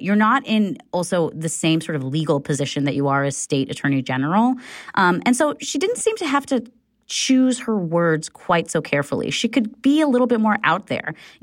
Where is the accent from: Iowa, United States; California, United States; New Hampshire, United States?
California, United States; I have to say, as a Californian, when I was listening to the attacks on the campaign trail, I kind of had to laugh